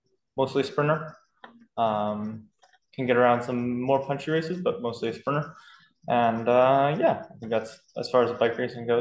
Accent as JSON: {"language": "English", "country": "Canada", "said": "I've come from North America, I'm Canadian."}